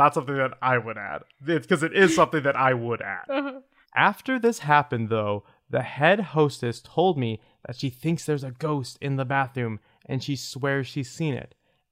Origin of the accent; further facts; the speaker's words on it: Omaha, Nebraska, United States; Spaghetti Works in my hometown, Omaha, Nebraska.